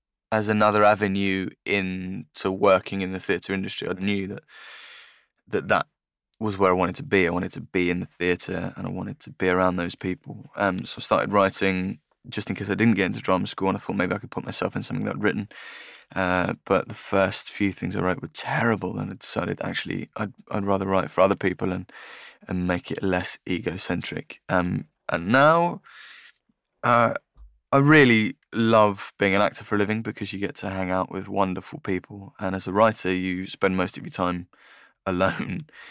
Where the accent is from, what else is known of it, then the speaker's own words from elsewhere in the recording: East of England, United Kingdom; most people wouldn't know that I'm from Essex now, I suppose, unless I told them.